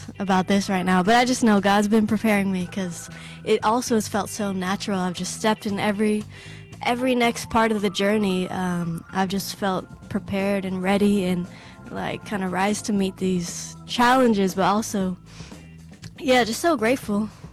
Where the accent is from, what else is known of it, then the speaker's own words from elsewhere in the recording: Nashville, Tennessee, United States; growing up around Nashville, it was just really competitive